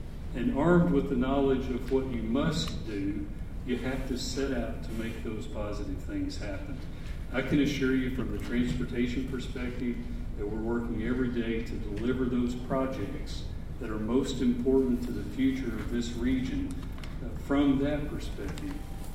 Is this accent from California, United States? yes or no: no; Princeton, Kentucky, United States; I grew up in Princeton, my family was not particularly well off, but I chose to go the community college route.